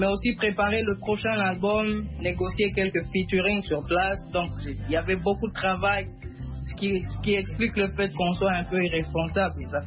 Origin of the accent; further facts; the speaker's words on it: North Kivu, DR Congo; Vous savez, chez nous au Nord